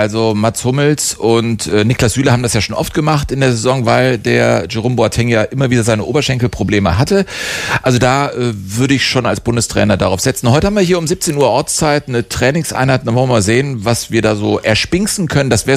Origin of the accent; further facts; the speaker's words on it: Cologne, North Rhine-Westphalia, Germany; Und ich komme aus Köln.